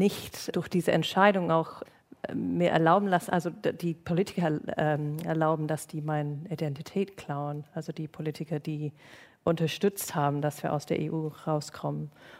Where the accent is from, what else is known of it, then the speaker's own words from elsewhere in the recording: United Kingdom; born there; German is a second language; in was für eine verrückte Reise mein Geburtsland sich gerade findet